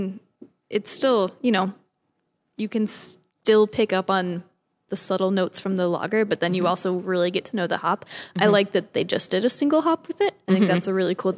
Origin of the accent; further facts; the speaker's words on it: Tyrone, Georgia, United States; So I'm from a town called Tyrone, Georgia, and it's right next to a town called Peachtree City, Georgia, which is famous for being a planned golf cart community.